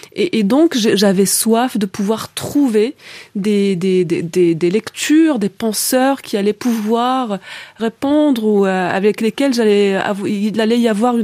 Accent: Algeria; now in France; j'ai gardé toutes ces années où j'ai vécu en Algérie, où j'ai grandi en Algérie, j'ai gardé au plus profond de mon cœur aussi un vrai désir de la France, l'espoir de retrouver aussi ce pays où je suis née. Donc à l'âge de 24 ans, je décide de revenir.

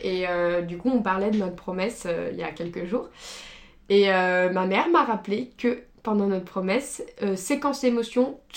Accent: Sainte-Foy-lès-Lyon, Auvergne-Rhône-Alpes, France; Nos familles se connaissent, on a grandi à Sainte-Foy-les-Lyons

